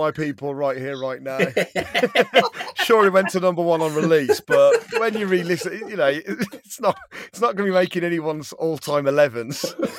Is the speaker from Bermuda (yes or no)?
no; England, United Kingdom; My mom's Welsh, but I'm English, aren't I?